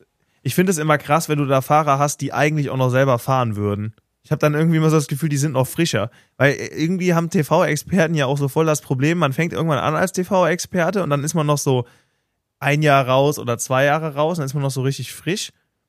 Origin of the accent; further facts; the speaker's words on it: Germany; Ich finde, man macht als Deutscher, und irgendwie haben das vor allem auch wir Deutschen